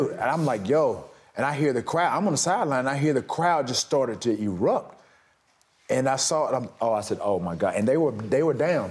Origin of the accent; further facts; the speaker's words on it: Alabama, United States; I'm from Alabama.